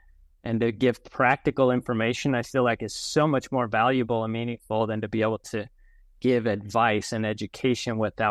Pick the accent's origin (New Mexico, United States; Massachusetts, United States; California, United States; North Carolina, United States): North Carolina, United States; We came from North Carolina, which was green and beautiful